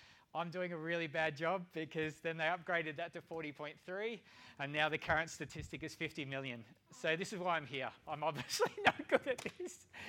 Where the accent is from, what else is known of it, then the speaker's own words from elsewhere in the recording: Melbourne, Victoria, Australia; I grew up in Melbourne, in Australia, went to school here.